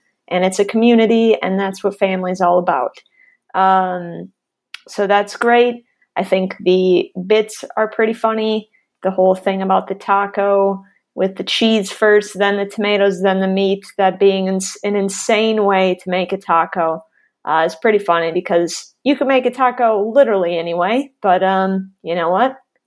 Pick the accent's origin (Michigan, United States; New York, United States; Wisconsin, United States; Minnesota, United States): Wisconsin, United States; I'm from Wisconsin, as are my cousins.